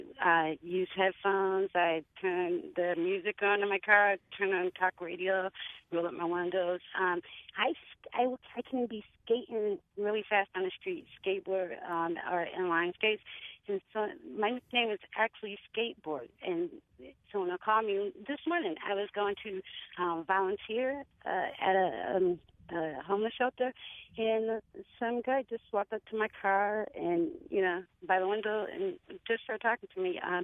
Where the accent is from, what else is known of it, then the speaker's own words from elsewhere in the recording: Meriden, Connecticut, United States; I grew up in Meriden.